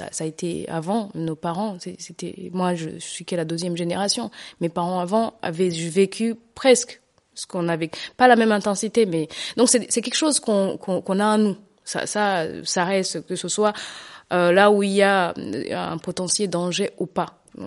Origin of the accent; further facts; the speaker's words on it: Rwanda; now in Rouen, France; j'ai 47 ans, j'ai une fille, j'habite à Rouen depuis 2015. Je suis donc originaire du Rwanda